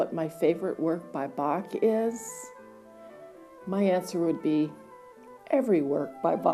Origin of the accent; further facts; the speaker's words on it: Greensboro, North Carolina, United States; from Greensboro, North Carolina